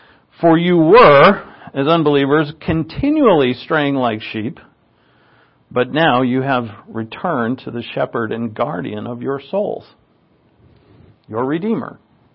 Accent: Providence, Rhode Island, United States; When I, growing up in Mount Pleasant in Providence, Rhode Island, our home church was Blessed Sacrament Catholic Church.

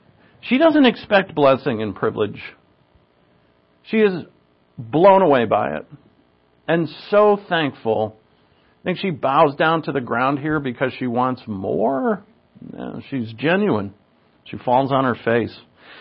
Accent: New England, United States; now in Oregon, United States; See, I'm from New England. If any stranger talks to me, I'm like, what? What do you want? That's what it was. One of the hardest things to acclimate to when I moved to Oregon

